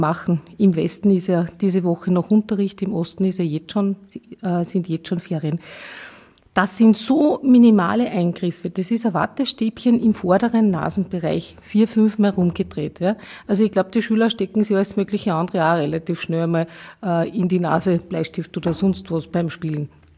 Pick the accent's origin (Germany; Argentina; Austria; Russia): Austria; Salzburg; Ich bin ja Salzburgerin und ich habe also immer wieder nach Deutschland hinübergeblickt